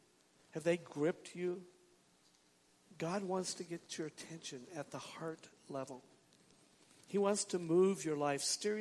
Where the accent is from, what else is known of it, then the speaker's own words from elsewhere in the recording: Washington, United States; I'm from Washington State.